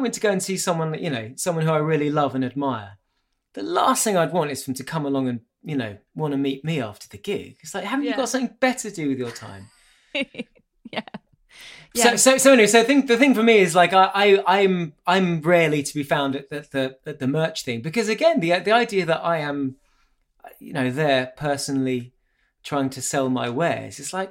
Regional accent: United Kingdom; go to America, I'm a foreigner. And so you have this sort of, this foreign mystique, and they think that my accent is interesting. Mm-hmm. And so they presume that I'm a big star in Britain

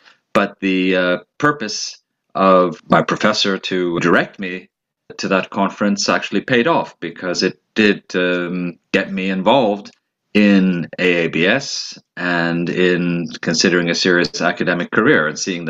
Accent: Toronto, Ontario, Canada; my parents are Estonian. I grew up in Toronto, which has a large Estonian community.

